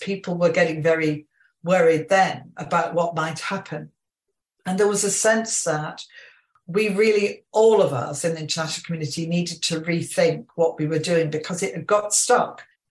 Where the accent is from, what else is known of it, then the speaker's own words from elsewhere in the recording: United Kingdom; I say we. I'm conscious I say it as a Brit, but I am a European.